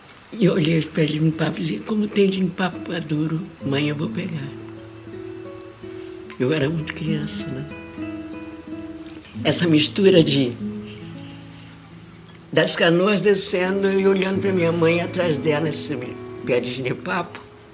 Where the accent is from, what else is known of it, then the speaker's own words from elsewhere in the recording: Rio de Janeiro, Brazil; Eu nasci no Engenho de Dentro, onde hoje é Água Santa, mas fui pequena para o interior. Meu pai tinha um pequeno sítio lá no interior. E lá fiquei até os 9 anos de idade. E quando ele faleceu, minha mãe vendeu e viemos para o Rio.